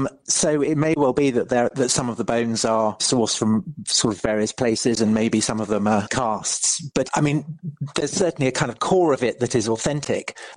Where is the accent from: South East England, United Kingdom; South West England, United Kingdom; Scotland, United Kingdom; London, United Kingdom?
South West England, United Kingdom; Salisbury; who are based in my hometown of Salisbury.